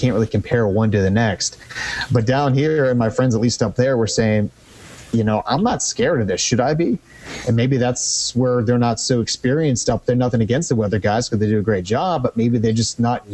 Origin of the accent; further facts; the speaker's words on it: Pittsburgh, Pennsylvania, United States; I grew up in the Northeast. I'm from Pittsburgh originally